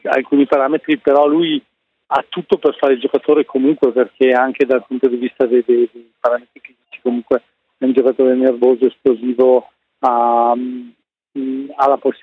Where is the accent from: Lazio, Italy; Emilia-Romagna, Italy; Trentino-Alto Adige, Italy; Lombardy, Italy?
Trentino-Alto Adige, Italy; Io tra tutto sono trentino e sai, mi ero sempre un po' sentito questa responsabilità